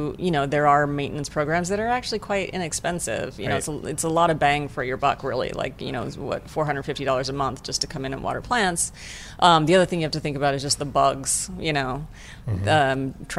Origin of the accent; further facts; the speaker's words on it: Montana, United States; I mean, I come from Montana. I was always surrounded by nature and a gardener, you know, my mother.